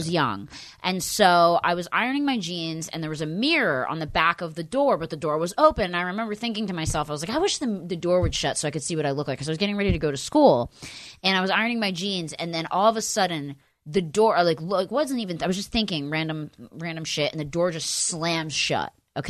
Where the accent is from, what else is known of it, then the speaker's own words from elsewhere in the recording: Pennsylvania, United States; I'm from Pennsylvania, for anyone that knows, outside of Philadelphia.